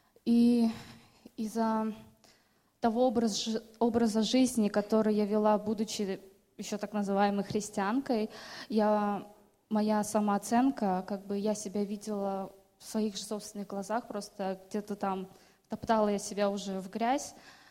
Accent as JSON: {"language": "Russian", "country": "Uzbekistan", "tie": "born or raised there", "moved": "yes", "lives_now": "Czechia", "said": "я родом из Узбекистана, на данный момент я живу в Чехии."}